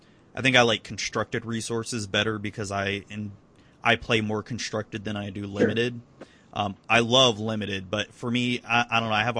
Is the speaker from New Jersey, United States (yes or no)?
no; Florida, United States; I've been born and raised in Florida, and I went up. I've only seen snow once.